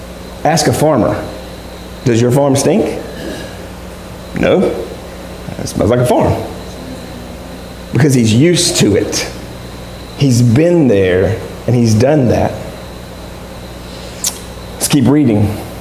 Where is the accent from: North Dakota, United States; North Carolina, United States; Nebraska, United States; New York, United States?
North Carolina, United States; Like, I'm from North Carolina. They have a lot of hog farms in North Carolina.